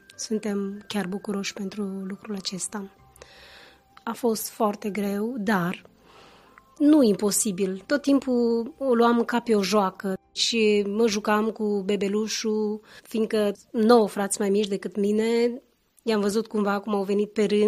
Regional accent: Laza, Vaslui County, Romania; Sunt dintr-o comună în apropierea Vasluiului, 14 km de la Vaslui, pe șoseaua națională Vaslui-Bacău. Se numește Laza. Deci am trăit la țară.

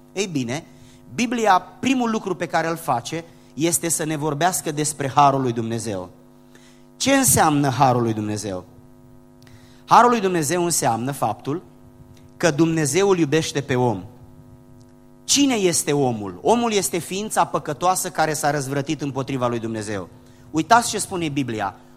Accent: Giurgiu, Giurgiu County, Romania; eu vin din Giurgiu, sudul României, acolo unde n-au existat altfel de biserici decât cele ortodoxe.

